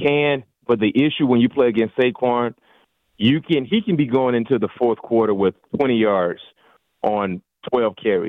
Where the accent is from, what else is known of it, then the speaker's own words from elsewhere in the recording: the South, United States; I'm from the South, man. So that's a common thing for some folks.